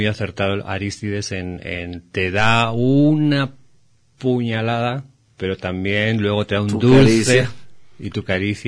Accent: Spain; Yo vengo de España y en Europa se está viviendo la situación esta de la migración

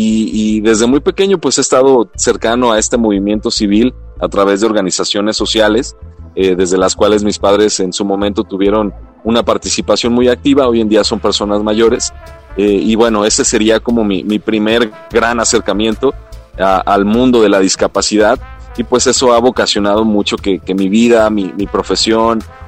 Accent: Mexico; first language Mexican Sign Language; Spanish is a second language; Desde muy pequeño, mis papás pues me enseñaron la lengua de señas mexicana, que en mi caso pues es mi lengua materna. Yo aprendí antes de hablar español, como lo estoy haciendo ahorita, pues a utilizar la lengua de señas mexicana.

